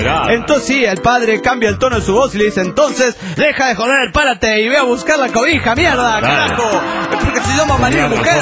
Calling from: Ciudad Juárez, Chihuahua, Mexico; de Ciudad Militarizada Juárez.

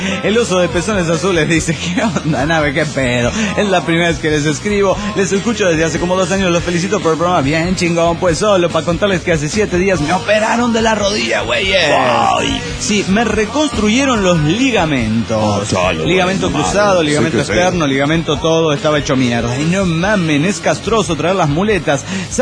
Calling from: Mexico City, Mexico; del DF Mexicano.

